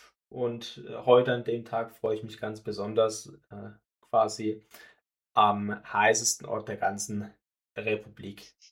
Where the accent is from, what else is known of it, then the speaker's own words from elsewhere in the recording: Baden-Württemberg, Germany; in meinem Heimatbundesland Baden-Württemberg